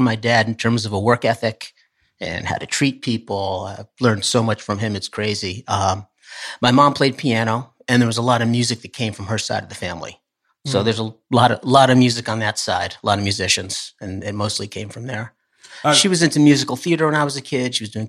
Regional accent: Poughkeepsie, New York, United States; I grew up in the Poughkeepsie area.

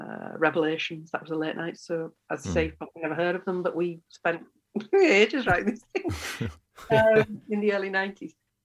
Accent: Yorkshire and the Humber, United Kingdom; because we're both from West Yorkshire

